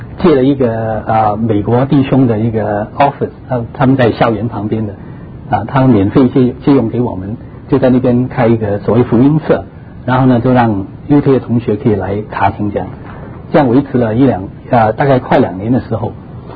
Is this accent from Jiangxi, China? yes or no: no; Guangdong, China; 因为我是广东人，所以呢，